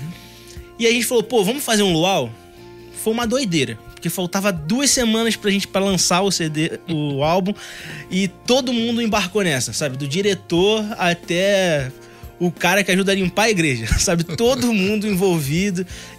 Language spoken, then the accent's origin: Portuguese; Petrópolis, Rio de Janeiro, Brazil; Ah, eu sou um cara lá de Petrópolis, no Rio de Janeiro. Minha terrinha.